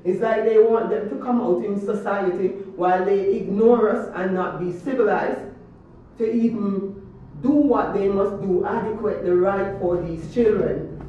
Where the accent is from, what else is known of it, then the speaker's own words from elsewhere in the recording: Kingston, Jamaica; I'm from Jamaica, West Indies, I must say, you know, Kingston One